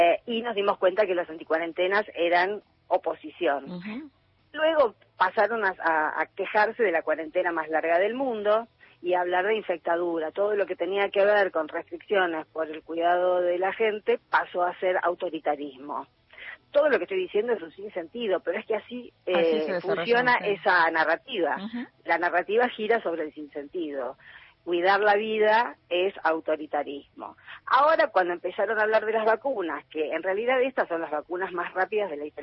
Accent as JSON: {"language": "Spanish", "town": "Quilmes", "region": "Buenos Aires Province", "country": "Argentina", "said": "sobre todo los que somos de Quilmes."}